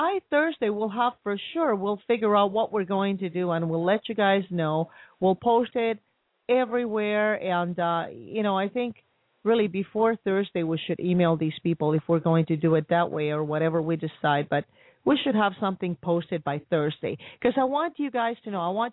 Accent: New Jersey, United States; now in Minnesota, United States; I don't know if you know that I grew up in Jersey. I'm a Jersey girl.

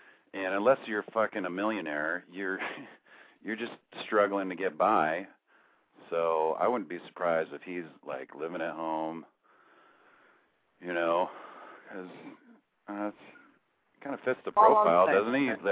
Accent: San Jose, California, United States; I grew up in San Jose, I live in the Bay Area.

